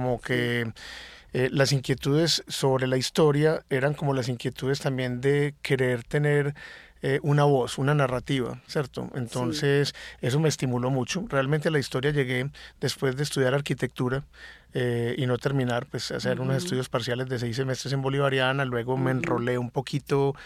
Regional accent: Antioquia, Colombia; somos pocos los antioqueños que hemos tenido como una figuración allí.

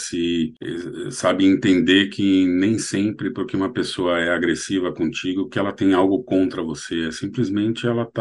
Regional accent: Brazil; Vocês vão perceber que nós somos brasileiros, né? Que nós, eu vou me incluir sempre nisso

